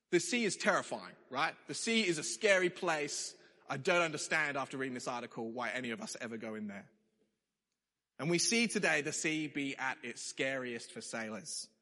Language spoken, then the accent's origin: English; Australia; if growing up on Australian beaches is anything to go by, English people seem to be fairly scared of the sea.